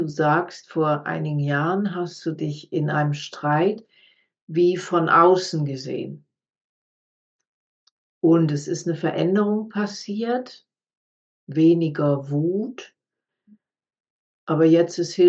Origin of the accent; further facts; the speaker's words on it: Cologne, North Rhine-Westphalia, Germany; Aber ich komme aus Köln. Ich komme aus der Karnevalsstadt.